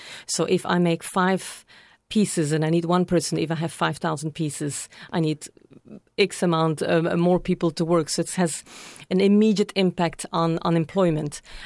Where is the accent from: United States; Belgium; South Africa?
Belgium; I'm from Belgium, yeah.